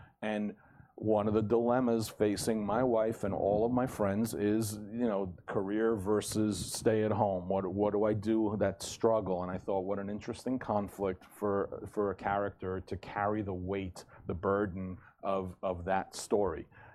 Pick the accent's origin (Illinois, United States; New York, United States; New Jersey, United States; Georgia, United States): New Jersey, United States; I'm an immigrant to this country, but I grew up in New Jersey my entire life, so I'm this weird kind of on the outside, but on the inside as well.